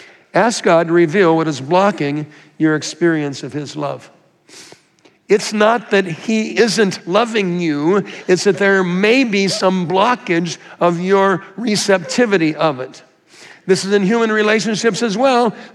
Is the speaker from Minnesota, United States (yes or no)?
yes; Minnesota, United States; I say milk, I'm from Minnesota.